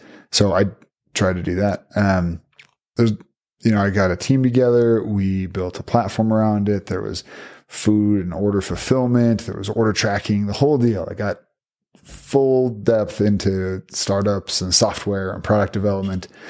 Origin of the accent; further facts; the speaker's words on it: Seattle, Washington, United States; now in Utah, United States; So I grew up in Seattle, just a little bit north of there. Came down to Utah for school